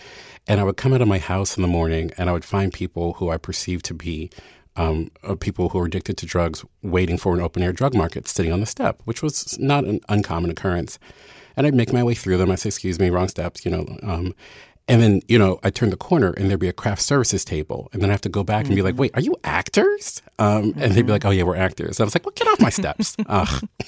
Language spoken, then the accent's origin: English; Baltimore, Maryland, United States